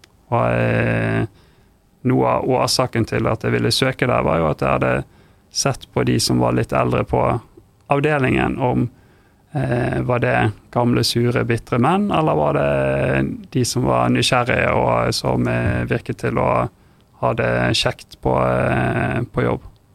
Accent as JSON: {"language": "Norwegian", "town": "Bergen", "region": "Vestland", "country": "Norway", "tie": "born or raised there", "also_born_or_lived": "Tromsø", "said": "Jeg er oppvokst i Bergen"}